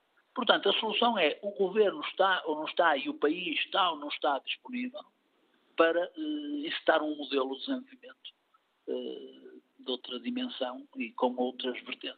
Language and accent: Portuguese; Porto, Portugal; E quando eu falo de Lisboa, note bem, eu sou do Porto.